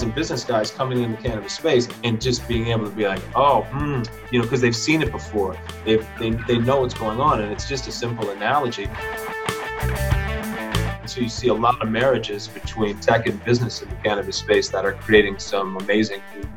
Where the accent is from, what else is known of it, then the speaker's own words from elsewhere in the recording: Minneapolis, Minnesota, United States; now in Santa Cruz, United States; I'm from Minneapolis, but I moved out to Santa Cruz. My girlfriend was a junior transfer at Santa Cruz, California. And I was fresh off the boat from Minnesota